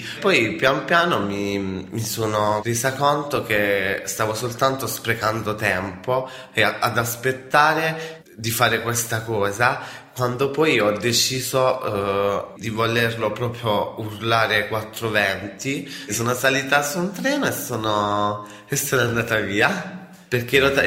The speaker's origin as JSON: {"language": "Italian", "region": "Apulia", "country": "Italy", "said": "ho 23 anni e vengo dalla provincia di Foggia."}